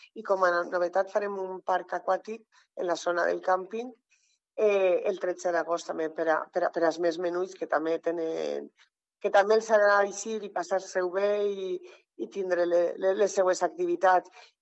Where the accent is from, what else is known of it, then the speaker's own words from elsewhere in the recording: Borriana, Valencian Community, Spain; Perquè eixes fora de Borriana i quan dius d'on eres de Borriana